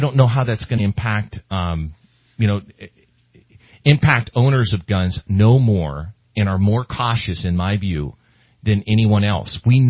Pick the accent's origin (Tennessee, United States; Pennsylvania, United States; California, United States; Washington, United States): California, United States; Redding; I grew up in Reading and high school, and I took my shotgun 410 to school with me.